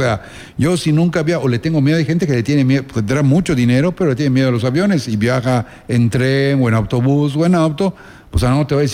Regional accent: Mexico; Porque somos mexicanos

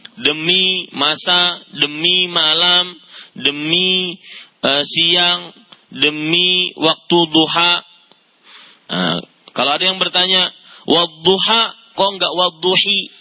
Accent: Banjarmasin, South Kalimantan, Indonesia; Ya, itu biasa orang-orang di kampung saya, di Banjarmasin, untuk bersumpah pakai lam, lillahi ta'ala.

